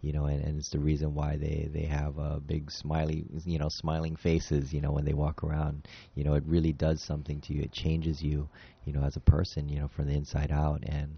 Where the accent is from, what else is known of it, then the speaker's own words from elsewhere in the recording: Hawaii, United States; because especially growing up in Hawaii, just growing up on the water, and I did some surfing.